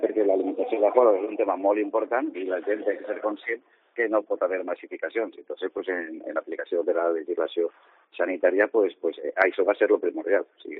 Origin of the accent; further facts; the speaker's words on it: Castelló, Valencian Community, Spain; som gent de Castelló i coneguda, coneguda en Castelló